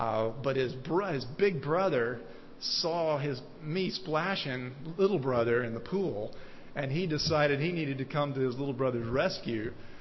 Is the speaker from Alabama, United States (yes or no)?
yes; Birmingham, Alabama, United States; when I was a boy growing up in Birmingham, Alabama.